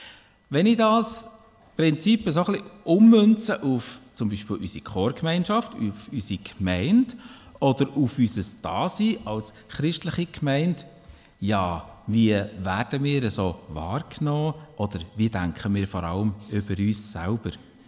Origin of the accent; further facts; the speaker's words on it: Switzerland; Schliesslich sind wir Schweizer.